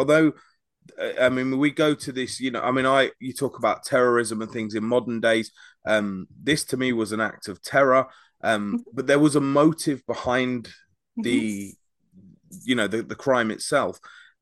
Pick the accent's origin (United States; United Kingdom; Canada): United Kingdom; Like I said, I come in from Britain